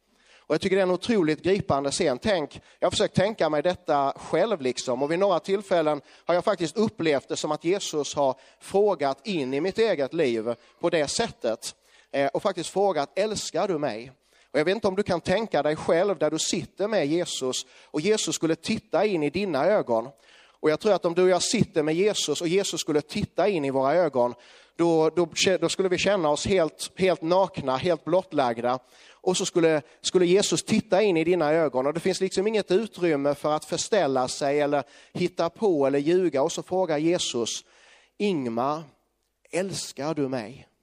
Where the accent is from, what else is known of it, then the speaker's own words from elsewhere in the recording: Skåne, Sweden; accent: Scanian; Jag hoppas ni förstår när jag pratar. Jag pratar skånska. Ibland så börjar folk prata engelska när man talar skånska till dem.